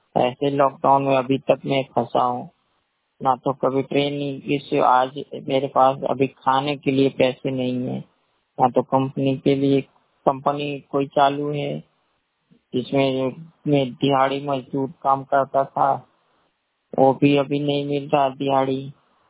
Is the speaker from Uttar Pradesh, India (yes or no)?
yes; Uttar Pradesh, India; मैं उत्तर प्रदेश का रहने वाला हूँ।